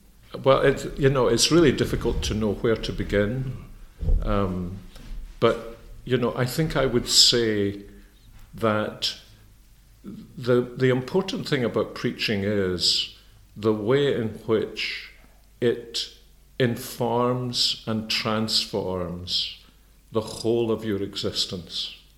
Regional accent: Scotland, United Kingdom; you know, we're Scottish, we've been a golfing family.

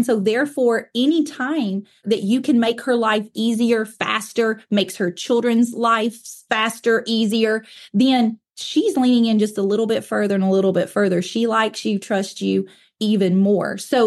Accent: the South, United States; accent: southern; And I should say, if my accent does not give it away, I am based in Alabama, the southeast of the United States. Most people guess that I'm from the South pretty quickly.

